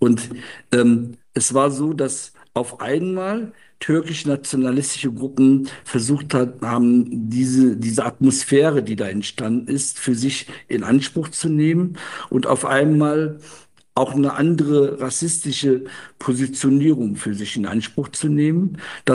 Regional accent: Germany; Wir sind klassische Arbeiterkinder, sind in Deutschland aufgewachsen.

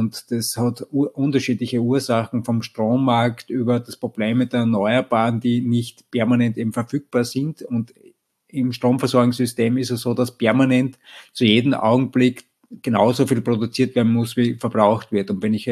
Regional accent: Vienna, Austria; ich komme grundsätzlich aus Österreich, aus Wien

